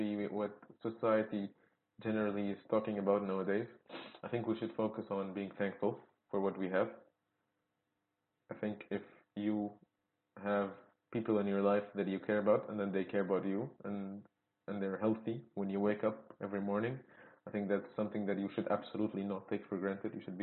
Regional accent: Egypt; English is a second language; I come from Egypt

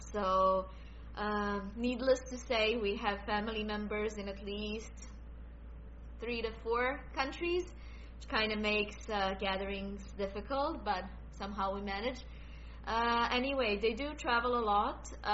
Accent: Canada; I'm from Canada.

